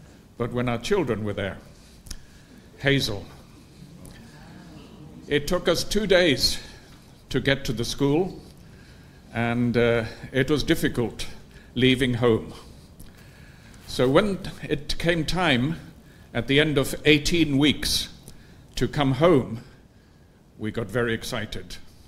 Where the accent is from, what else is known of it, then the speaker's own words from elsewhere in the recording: Zambia; also born or lived in Sweden; I was born in Sweden, but I grew up in Zambia. We lived 40 miles from the nearest town. I lived there with my parents and four brothers.